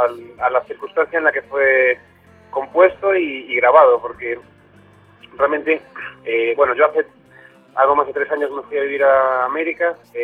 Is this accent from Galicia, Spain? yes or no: yes; A Coruña, Galicia, Spain; Coruña, que es mi ciudad natal, y mi base de operaciones en España